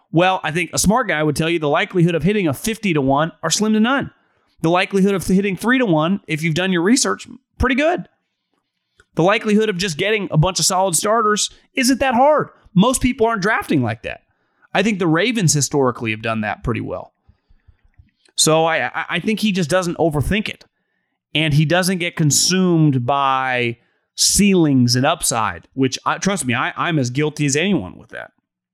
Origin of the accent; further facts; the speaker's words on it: Canada; I'm a Canadian Colts fan